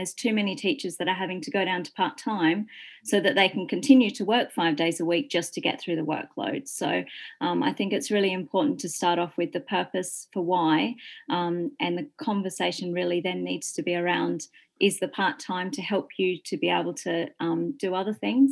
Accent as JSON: {"language": "English", "town": "Byron Bay", "region": "New South Wales", "country": "Australia", "said": "I'm from Byron Bay, which is the northern part of New South Wales."}